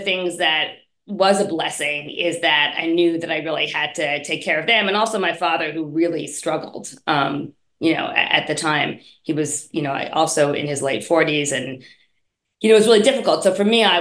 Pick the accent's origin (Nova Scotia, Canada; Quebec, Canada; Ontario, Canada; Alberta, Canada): Quebec, Canada; Montreal; We grew up in Montreal